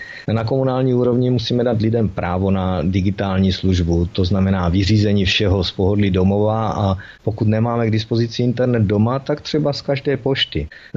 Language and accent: Czech; Olomouc, Olomouc Region, Czechia; jelikož jsem rodilý Olomoučák, přiznám se, že například názvy všech zastávek MHD v Olomouci neznám